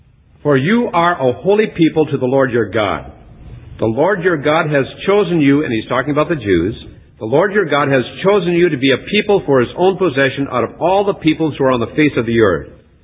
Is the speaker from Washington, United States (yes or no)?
no; Hinckley, Minnesota, United States; When I was a small boy growing up in Hinckley, Minnesota, my dad had a hardware store. And I grew up in that hardware store.